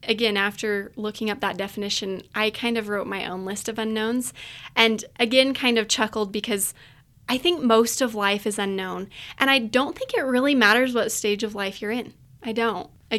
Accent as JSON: {"language": "English", "region": "Idaho", "country": "United States", "tie": "born or raised there", "said": "I grew up in Idaho, a small town in Idaho. Served my mission in Japan, graduated from Utah State University"}